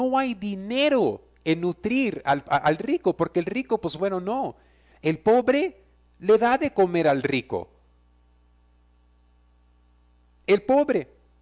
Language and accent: Spanish; California, United States; yo no quiero señalar a ninguna ciudad, pero yo soy californiano.